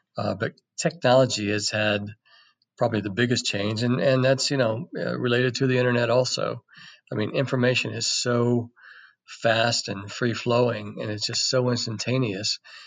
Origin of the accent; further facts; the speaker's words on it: Murfreesboro, Illinois, United States; my hometown community, which is a small town, Murfreesboro, Illinois, it lost its newspaper back